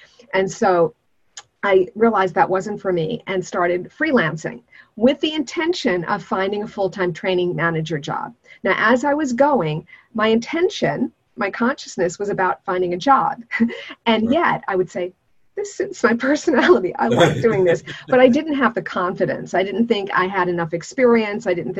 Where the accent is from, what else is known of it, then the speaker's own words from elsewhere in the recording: Brooklyn, New York, United States; also born or lived in Germany / North Carolina / Oklahoma; I grew up in a military family, so even though we're from Brooklyn, I lived in Germany twice, in North Carolina, Oklahoma, et cetera. So I didn't have a thick Brooklyn accent.